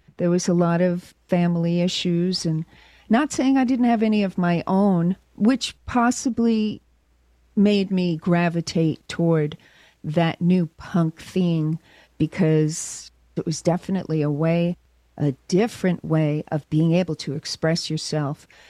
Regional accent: New York, United States; I grew up in New York back in the 70s, so my introduction to punk was really right where it was happening. I was 16 in 1976, 40 plus years ago. It was really a great scene. I'm from Long Island

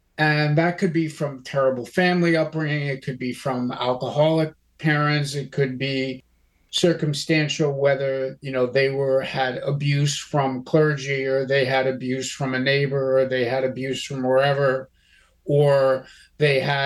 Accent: Yonkers, New York, United States; Growing up in Westchester County, Yonkers, New York, it was kind of a no-fly zone in a lot of ways.

